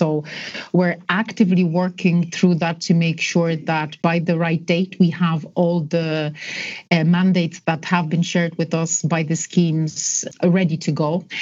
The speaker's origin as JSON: {"language": "English", "country": "Poland", "said": "I'm originally from Poland. I visit often."}